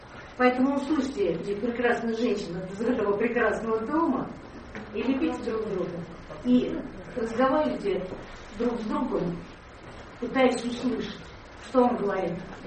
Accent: Moscow, Russia; я москвичка сама, не поэт

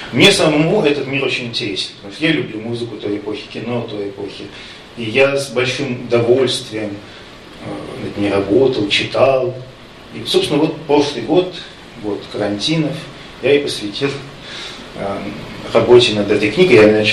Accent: Yekaterinburg, Sverdlovsk Oblast, Russia; Я очень люблю этот город, хотя сам уралец, я из Екатеринбурга.

